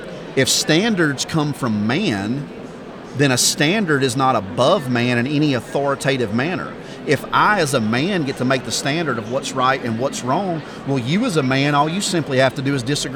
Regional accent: the South, United States; I deal with this a lot growing up in the South.

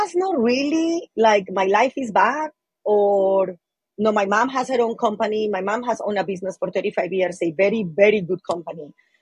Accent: Colombia; English is a second language; moved away; So I moved from Colombia in 2003. I went to Spokane, Washington, and the reason I got there is because I was looking for a place to learn English.

